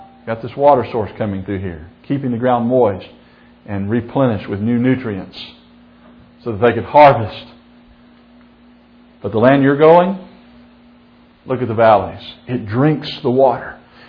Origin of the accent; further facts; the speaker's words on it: United States; Now, I'm an American through and through, and I love this country of ours.